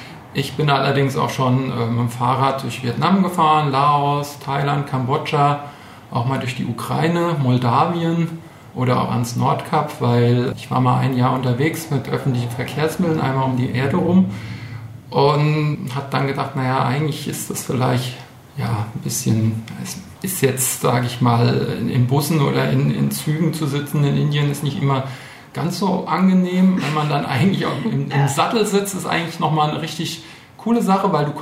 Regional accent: Mainz, Rhineland-Palatinate, Germany; Meine Heimat.

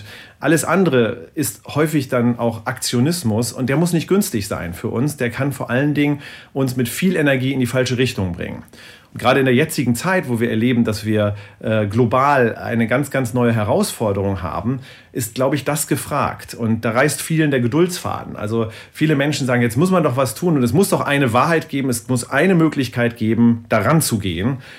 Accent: Lower Saxony, Germany; Ich komme hier aus dem Norden. Hier gibt es ein Gebiet, das heißt Teufelsmoor, in der Nähe von Bremen-Worpswede, die Ecke.

